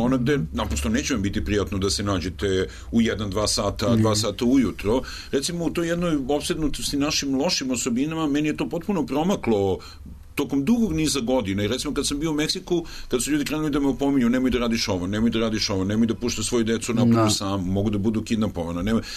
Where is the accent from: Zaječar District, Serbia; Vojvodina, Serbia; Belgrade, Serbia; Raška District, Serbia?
Belgrade, Serbia; Ja uvijek živim u Beogradu kao Beograđanin